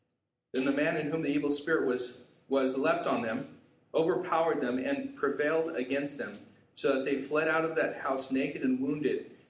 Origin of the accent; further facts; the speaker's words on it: Anaheim, California, United States; born there; Of course I'm a Christian, right? I was born in Anaheim.